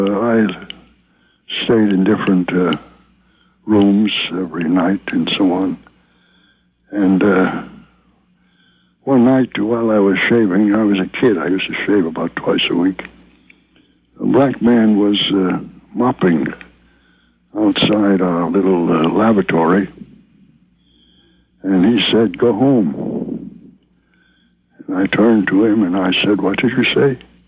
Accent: Brooklyn, New York, United States; born there; Well, I'm 82 years old. I was born in Brooklyn.

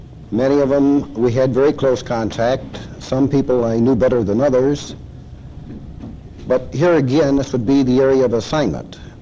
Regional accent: Attica, New York, United States; Attica, New York.

